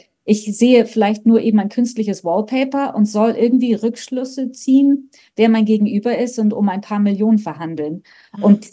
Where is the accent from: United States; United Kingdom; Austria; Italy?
United Kingdom; Scotland; now in Munich, Germany; Ich komme ursprünglich aus Schottland, bin seit über 30 Jahren in München